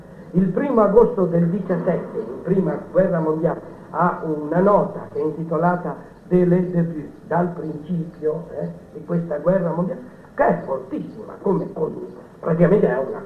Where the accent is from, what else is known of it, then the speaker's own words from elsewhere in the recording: Liguria, Italy; io sono ligure, e quindi devo ricordare